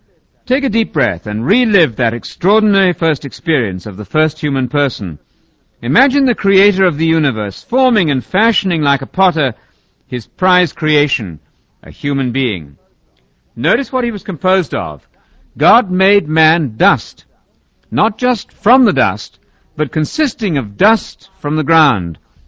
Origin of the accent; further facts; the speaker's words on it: England, United Kingdom; I was about 13, growing up in England.